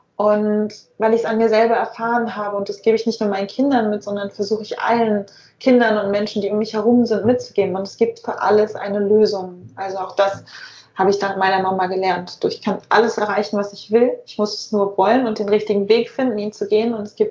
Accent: Germany; born there; Ich bin ja in der DDR geboren, in der ehemaligen.

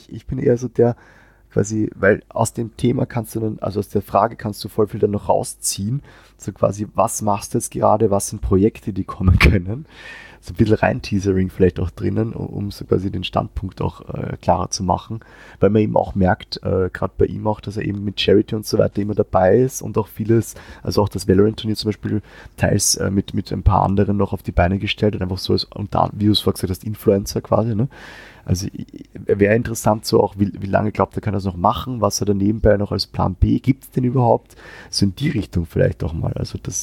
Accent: Austria; wir haben ja als Österreicher immer wieder das Problem

